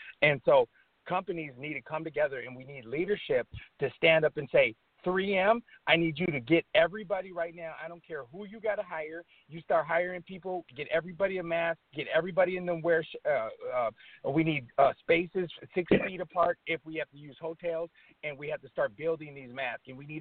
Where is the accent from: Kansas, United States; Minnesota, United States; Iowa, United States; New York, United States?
Minnesota, United States; And I've met him a couple of times, you know, being that I'm from Minnesota.